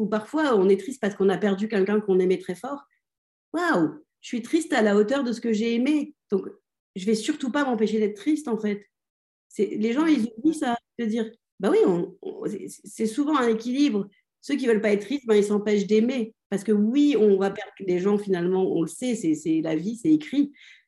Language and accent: French; France; parce que bah, j'ai grandi en France.